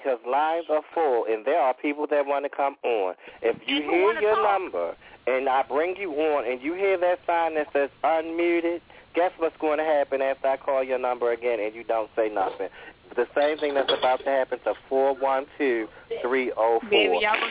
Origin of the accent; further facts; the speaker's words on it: Baltimore, Maryland, United States; When I saw it, I guess I'm from Baltimore. I don't call that a punch.